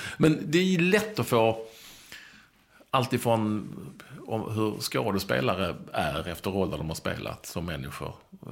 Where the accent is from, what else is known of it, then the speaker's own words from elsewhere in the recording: Skåne, Sweden; accent: Scanian; also born or lived in Malmö; För att jag pratar skånska, det är inte så konstigt.